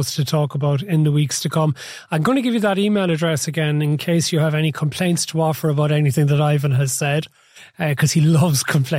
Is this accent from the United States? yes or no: no; Cork, Munster, Ireland; I was growing up in Cork at the time